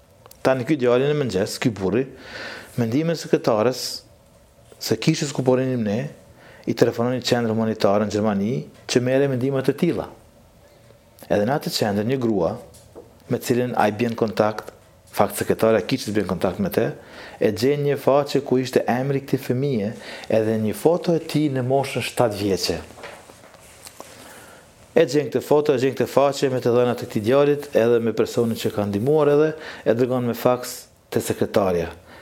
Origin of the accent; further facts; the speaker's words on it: Kosovo; Unë thosh, po, unë jam nga Kosova.